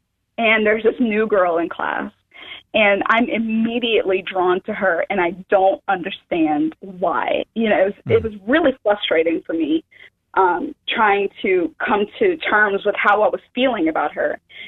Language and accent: English; Mobile, Alabama, United States; I'm originally from Mobile, Alabama, the home of murder and Mardi Gras.